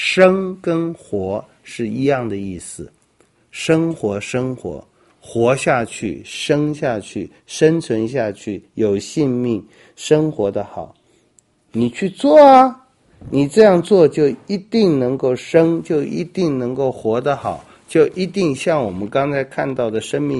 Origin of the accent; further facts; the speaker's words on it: Taiwan; 包括我们台湾人